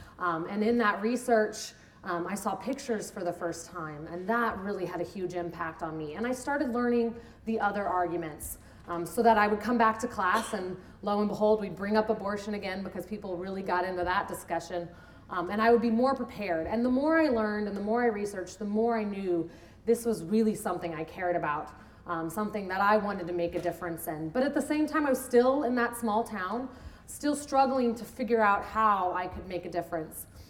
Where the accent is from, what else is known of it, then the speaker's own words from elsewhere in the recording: Giddings, Texas, United States; I grew up in Giddings, Texas, a very small town between Houston and Austin. There were no abortion clinics.